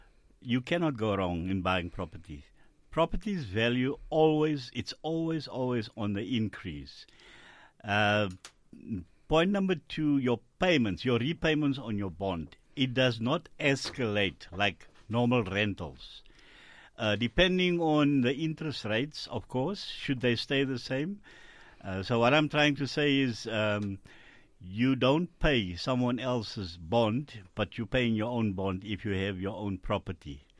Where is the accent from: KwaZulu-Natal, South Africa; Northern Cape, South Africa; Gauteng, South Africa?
Gauteng, South Africa; Eersterust; I grew up here in Estres. I am a Estres Okie. We grew up in the place called The Block, Shank Avenue. That's where we grew up.